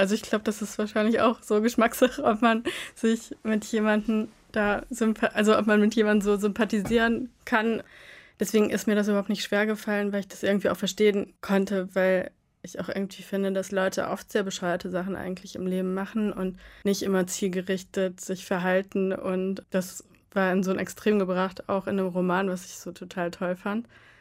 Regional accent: Krefeld, North Rhine-Westphalia, Germany; Also ich komme nicht aus der Großstadt, ich komme aus Krefeld. Das ist halt so eine 250.000 Einwohnerstadt, aber es ist halt auch nicht ländlich da.

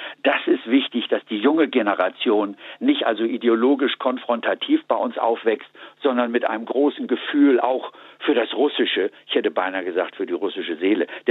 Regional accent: Germany; Nur wir als Deutsche haben natürlich jetzt inzwischen, das muss man ganz klar sagen, eine Trump-Hysterie entwickelt.

